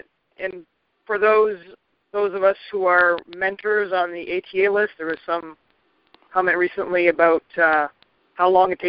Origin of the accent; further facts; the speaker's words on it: Canada; English is a second language; so I grew up in Canada, and until my early 20s, I would consider myself a violence bilingual.